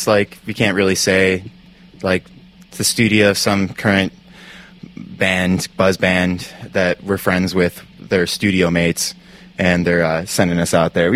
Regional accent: Detroit, Michigan, United States; And, you know, we're from Detroit, Michigan.

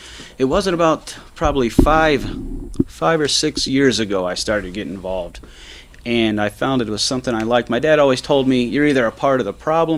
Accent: Michigan, United States; now in Dearborn, United States; we have two children. We live in Dearborn, South Dearborn. We bought our first house there 13 years ago. I'm originally from Monroe County. That's where I grew up.

